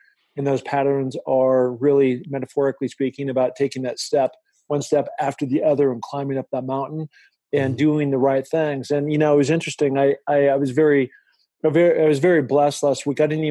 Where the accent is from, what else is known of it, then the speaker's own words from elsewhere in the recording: Seattle, Washington, United States; And when I was growing up in Seattle and running the stairs